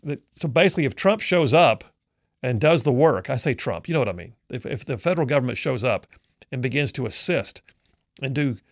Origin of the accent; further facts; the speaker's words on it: Birmingham, Alabama, United States; That's near and dear to my heart. I did a lot of my growing up in Birmingham and Jefferson County.